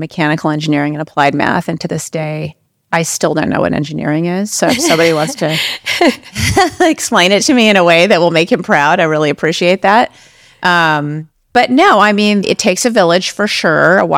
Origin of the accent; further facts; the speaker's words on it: Los Angeles, California, United States; I was born and raised in Los Angeles. We still live in Los Angeles, you know